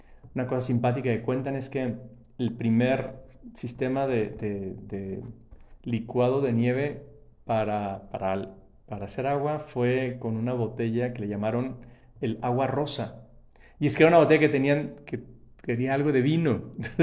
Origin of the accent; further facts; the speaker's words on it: Panama; Así como en Panamá decimos nuestro istmo canalero, y los llaman el llano.